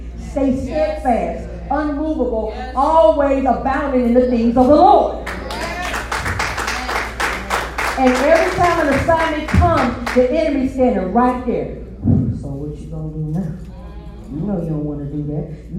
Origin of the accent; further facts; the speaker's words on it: St. Louis, Missouri, United States; I'm a city girl. I'm from St. Louis.